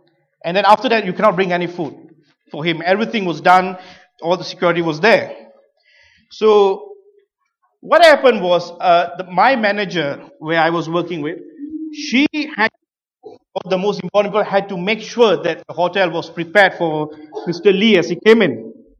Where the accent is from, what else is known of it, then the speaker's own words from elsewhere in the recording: Malaysia; English is a second language; When I was growing up in Malaysia, the first job, I started off life working in a hotel, in a resort, in a country that where English is not your first language